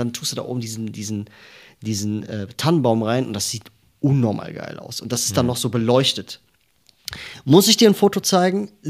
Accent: Munich, Bavaria, Germany; bei uns in Bayern unten in München kriegst du das für einen Euro irgendwo aus der Kiste, Alter.

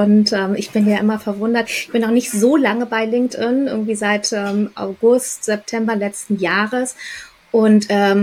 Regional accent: Hamburg, Germany; ich komme ursprünglich aus Hamburg, wie man sieht. Aber indonesische Wurzel. Mein Papa kam aus Indonesien und meine Mutter eine gebürtige Hamburgerin.

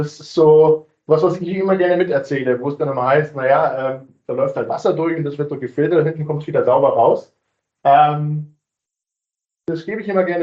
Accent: Munich, Bavaria, Germany; bin aufgewachsen, groß geworden in München

